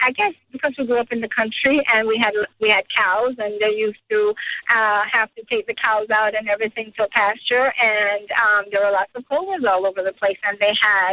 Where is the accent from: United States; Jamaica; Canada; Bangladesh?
Jamaica; I grew up in Jamaica in the country.